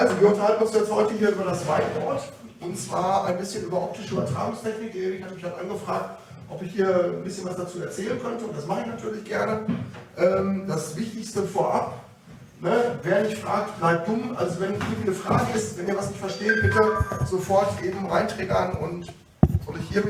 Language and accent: German; Hamm, North Rhine-Westphalia, Germany; Ich bin halt aufgewachsen in Hamm auf einem Bauernhof.